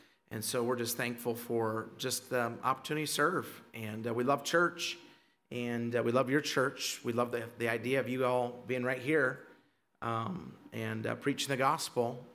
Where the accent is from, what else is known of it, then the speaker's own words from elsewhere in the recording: Twin Falls, Idaho, United States; also born or lived in San Jose, United States; So I grew up in Twin Falls, and I was born in California, San Jose, and my parents about